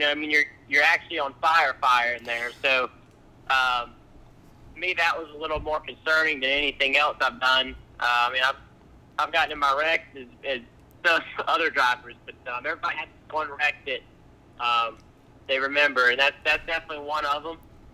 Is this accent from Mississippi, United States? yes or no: yes; Meridian, Mississippi, United States; also born or lived in Tuscaloosa, Alabama; Well, I was born in Tuscaloosa and raised in Meridian, Mississippi, not too far away from the state line. But yeah, it goes both ways. Some people say I'm from Mississippi, some people say I'm from Alabama.